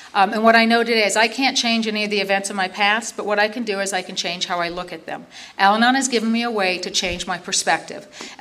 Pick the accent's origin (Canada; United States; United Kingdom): Canada; also born or lived in Philippines / Singapore; I'm originally Canadian, my mother is English, my father was Dutch, spent most of my life growing up overseas